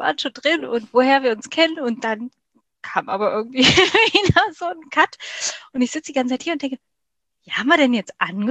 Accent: Saxony-Anhalt, Germany; born there

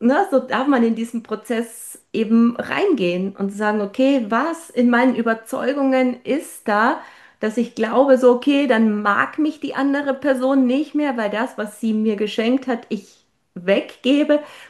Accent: Austria; ich komme aus Österreich, da in meinem Zuhause in Österreich

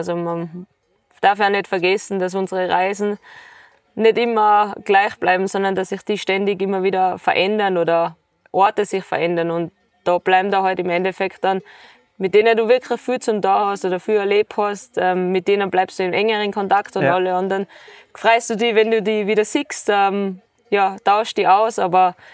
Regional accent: Tyrol, Austria

